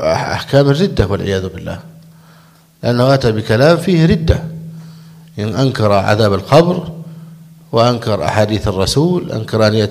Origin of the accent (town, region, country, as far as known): Egypt